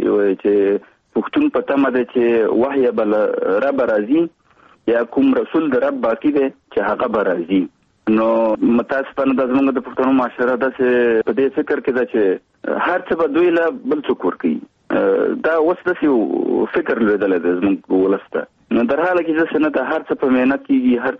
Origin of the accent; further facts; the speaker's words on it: Kunar, Afghanistan; now in Kabul, Afghanistan; زه د افغانستان د یوې غرنۍ سیمې چې کونړ ولایت نومېږي زه د کونړ ولایت یم. په 1991 کال کې هلته زېږېدلی یم. ابتدایي اړومبني تعلیمات مې هلته په خپله سیمه کې کړي دي. وروسته بیا کابل ته راغلی یم.